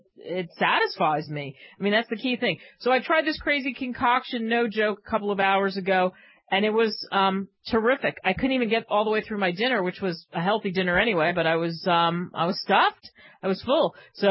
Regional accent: New Jersey, United States; I'm from Jersey. You mean, have my mom send me salt?

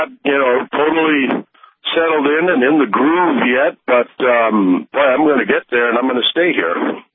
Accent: Michigan, United States; also born or lived in Minnesota; now in North Dakota, United States; I came from Minnesota, but I've been in many states in the last 5 years. So I moved around quite a bit. But I grew up in Michigan and spent more years in Minnesota as a resident there. But I'm now a North Dakota resident.

